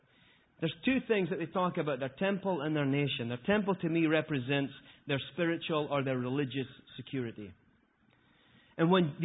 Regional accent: Scotland, United Kingdom; I'm just Scottish. I'm allowed to be angry all the time. Because I'm from Scotland, right?

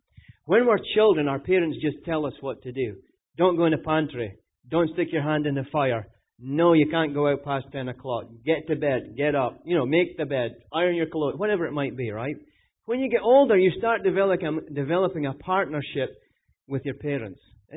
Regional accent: Scotland, United Kingdom; now in United States; I'm from Scotland. This is America.

